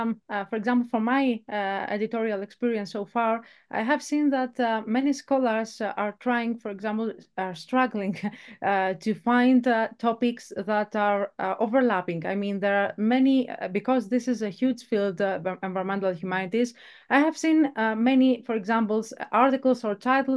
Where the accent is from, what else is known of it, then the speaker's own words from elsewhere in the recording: Greece; English is a second language; because I'm from Greece